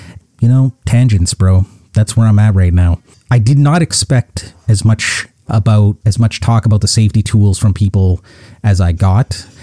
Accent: the South, United States; I feel like growing up in the South, maybe this is just a stereotype

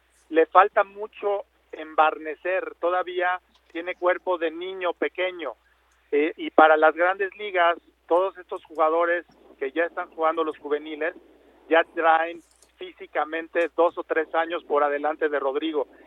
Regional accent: Mexico; verla en Roland Garros como mexicano

